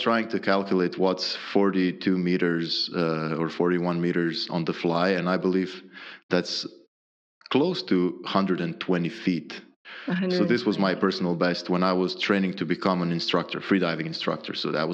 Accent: Croatia; English is a second language; moved away as an adult; also born or lived in Zagreb / Ireland; So I was born and raised in Croatia in a small town. Then after college, I moved to Zagreb, so the capital of the country. I worked there for a while. And then after that first job, I moved to Ireland.

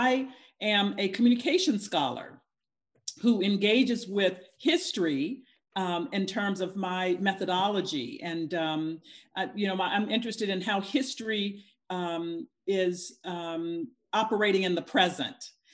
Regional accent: the South, United States; Growing up in the South, you know, knowing that my parents had lived through the Jim Crow South and the legacies of race

